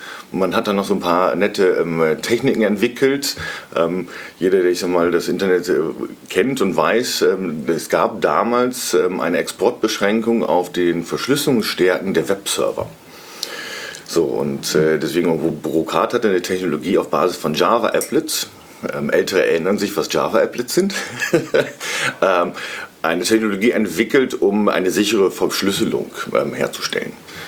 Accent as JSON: {"language": "German", "town": "Cloppenburg", "region": "Lower Saxony", "country": "Germany", "tie": "born or raised there", "lives_now": "Munich, Germany", "said": "Aufgewachsen bin ich in Kloppenburg, einer schönen Kreisstadt in Niedersachsen, auf dem flachen Land. Bin aber seit über 20 Jahren inzwischen in München wohnhaft."}